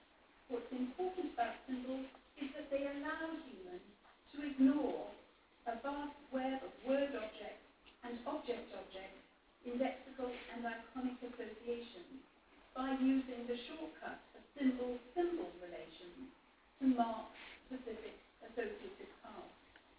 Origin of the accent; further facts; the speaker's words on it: Bolton, North West England, United Kingdom; I come from Bolton.